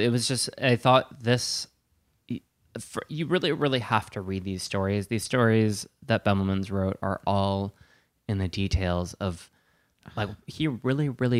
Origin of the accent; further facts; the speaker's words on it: Wisconsin, United States; Because I make a lot of beer batter because I'm from Wisconsin. That's just a thing.